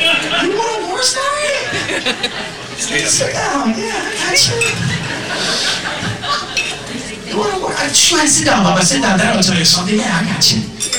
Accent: West Palm Beach, Florida, United States; born there; I was like, bro, I was born in West Palm. It's not much of an adventure if I can get there with a sun pass.

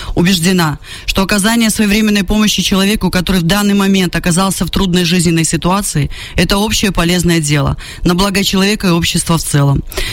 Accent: Babruysk, Mogilev Region, Belarus; я коренная бобручанка. Родилась 15 апреля 1971 года в городе Бобруйске Могилевской области в семье рабочих.

